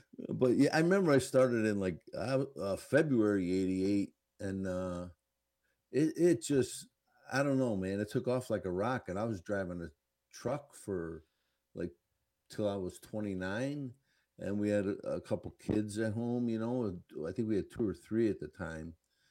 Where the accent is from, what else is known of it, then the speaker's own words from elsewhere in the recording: Chicago, Illinois, United States; born there; also born or lived in Brooklyn; I was actually I was born in Chicago, and then we have family in Brooklyn, and we would end up going there every summer.